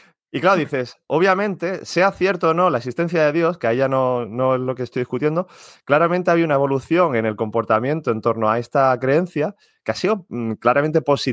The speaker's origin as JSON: {"language": "Spanish", "town": "Marbella", "region": "Andalusia", "country": "Spain", "moved": "yes", "lives_now": "Germany", "said": "yo soy de Málaga, bueno, de Marbella concretamente, y hace 15 años desde que salí, ahora vivo en Alemania"}